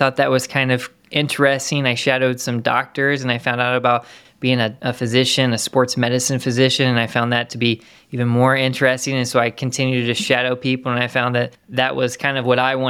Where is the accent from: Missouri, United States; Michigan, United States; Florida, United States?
Missouri, United States; And I am from Missouri, so always been a Mizzou fan. Little did I know when I was a kid I would be covering their games.